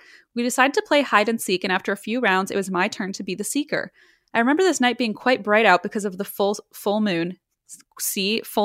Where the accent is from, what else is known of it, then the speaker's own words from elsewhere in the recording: Iowa, United States; I was born and raised in Iowa, and most of my family lives in Iowa, too.